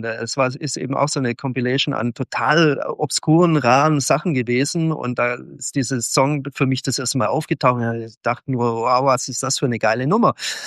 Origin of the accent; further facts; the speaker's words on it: Leonberg, Baden-Württemberg, Germany; born there; also ich bin ja gebürtig aus Leonberg, eine Vorort, sagen wir mal, von Stuttgart.